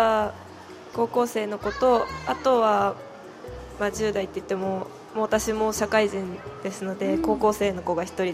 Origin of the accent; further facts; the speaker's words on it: Nagano, Japan; 私の出身の長野の村であるイベントとかに出るためにちょっとクラブ活動的な感じで、踊りを習ったことはありますね。